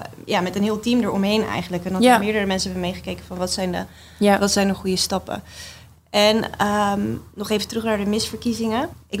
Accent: Netherlands; En wij als Nederlanders kwamen een soort van met een groep meiden van gezellig.

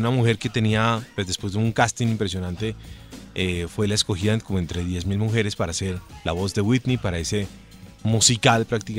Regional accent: Bogotá, Colombia; Yo que soy un rolo con tumbao.

